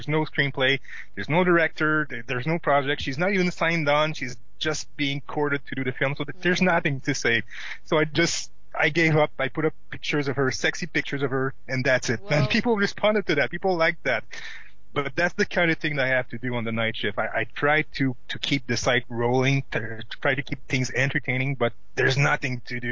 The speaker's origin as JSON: {"language": "English", "town": "Montreal", "region": "Quebec", "country": "Canada", "said": "And the fact that I'm from Montreal"}